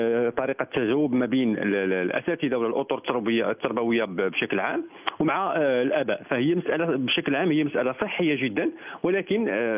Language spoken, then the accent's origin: Arabic; Morocco; وشخصيا انا اراه يعني واحد تمرين صحي لنا كاملين يعني كمغاربه.